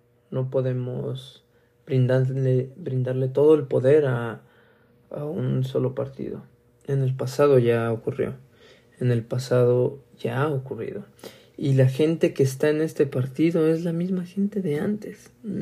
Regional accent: Mexico; ¿Qué podemos hacer como mexicanos?

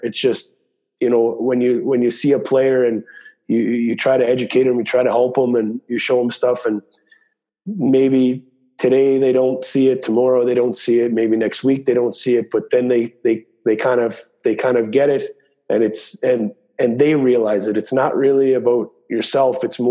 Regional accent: Glace Bay, Nova Scotia, Canada; now in Klagenfurt, Austria; Although Glace Bay is, and we are from Canada and we're proud to be from there, we've been here for 12 years now, and my kids are born here

